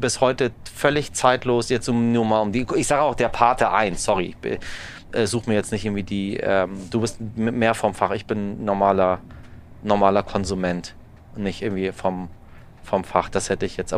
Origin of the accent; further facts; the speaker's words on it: Iran; Wir sind Iraner und sie sind hierher gekommen irgendwann